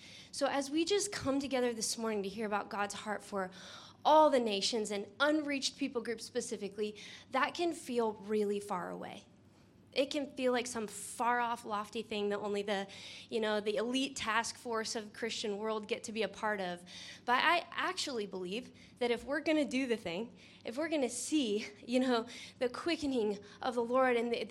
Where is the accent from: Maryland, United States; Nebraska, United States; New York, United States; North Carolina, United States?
Nebraska, United States; I am from the States, from a state called Nebraska. So we're right in the middle of the United States.